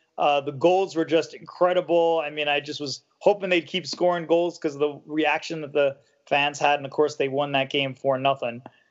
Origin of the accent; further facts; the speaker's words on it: New York City, New York, United States; Well, I grew up in Forest Hills, Queens. So that's central Queens.